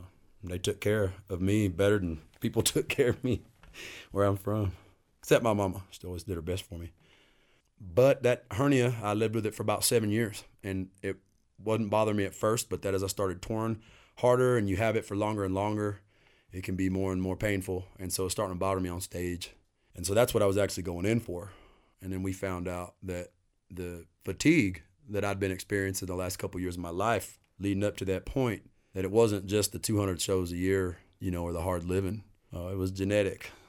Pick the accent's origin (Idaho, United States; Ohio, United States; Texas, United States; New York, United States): Texas, United States; San Benito; born there; I was born down in South Texas in a hospital that ain't even there anymore. You know what I mean? San Benito, Texas. That's where I was born, same town as